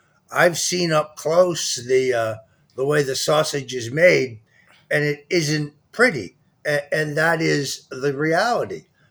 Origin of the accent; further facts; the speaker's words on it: Connecticut, United States; Connecticut is obviously quite different than the place that I grew up. I grew up in Fairfield County.